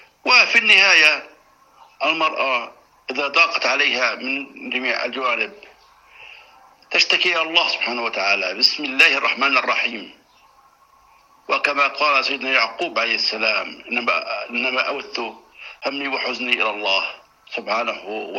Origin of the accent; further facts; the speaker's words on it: Jordan; هنا عندنا في الأردن